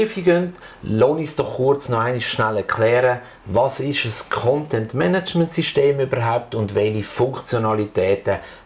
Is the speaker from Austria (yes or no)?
no; Switzerland